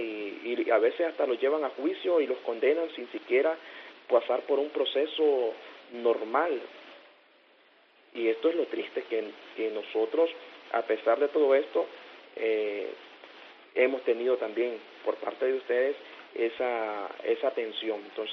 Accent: Nicaragua; Lo que nosotros deseamos como nicaragüenses es tener justicia social.

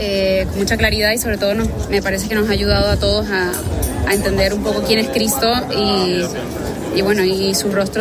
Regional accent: Puerto Rico; Yo vengo de Puerto Rico

